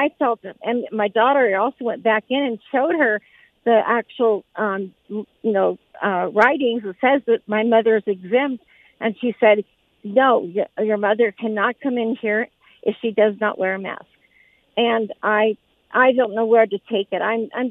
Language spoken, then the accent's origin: English; Carson City, Nevada, United States; I was born and raised here in Carson City, and my kids wanted to see all of our playground